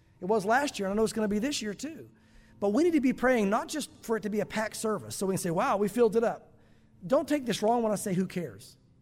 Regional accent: the South, United States; Listen, I grew up in the South.

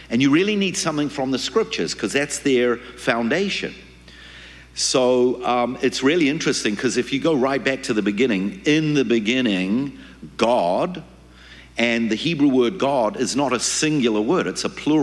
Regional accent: New Zealand; now in Israel; originally I'm from New Zealand. You can tell my accent, those of you who weren't here. That's where I was born. And about 34 years ago, I immigrated to Israel. I grew up in a Jewish family, modern, orthodox, traditional.

